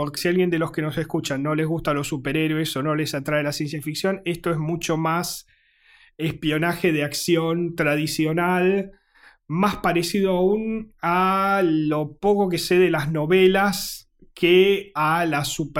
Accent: Italy; yo en algún momento en mi infancia en Italia vi más o menos todas las películas que fueron saliendo

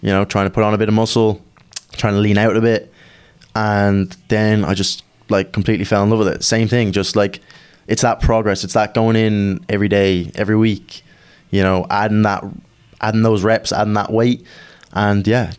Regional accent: Ratoath, Leinster, Ireland; obviously. 21. I'm from Retoath originally. Living there a good while now.

